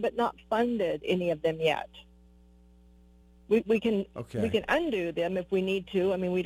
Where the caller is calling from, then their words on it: Washington, United States; I'm calling from Washington.